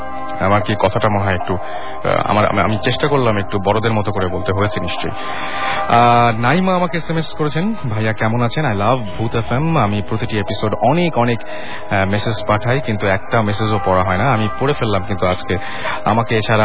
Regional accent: Jashore, Khulna Division, Bangladesh; আমার গ্রামের বাড়ি যশোর।

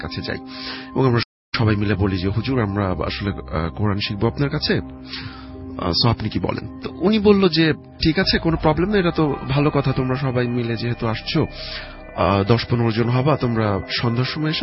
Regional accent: Rajbari, Dhaka Division, Bangladesh; আমি যে স্টোরিটা বলতে চাচ্ছি এটা আমার হোম ডিস্ট্রিক্ট রাজবাড়িতে ঘটে

